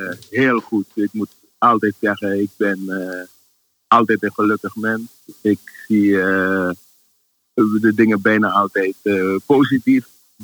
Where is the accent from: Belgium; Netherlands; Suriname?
Suriname; Paramaribo; born there; Zoals je weet ben ik geboren in Paramaribo, Suriname. De hoofdstad toen van Suriname.